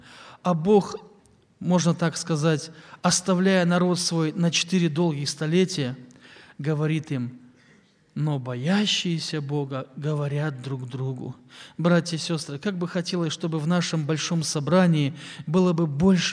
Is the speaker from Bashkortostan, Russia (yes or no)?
no; Zheleznogorsk, Kursk Oblast, Russia; moved away as an adult; now in Sokol, Russia; Когда мы с помощницей переехали в Вологодскую область из Курской области. Я сам из Железногорска